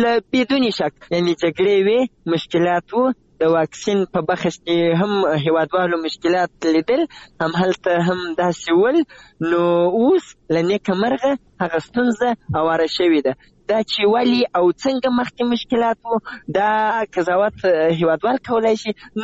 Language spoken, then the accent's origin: Pashto; Zabul, Afghanistan; زه د زابل یم او پرون له زابل نه بل ورځ راغلم تقریبا.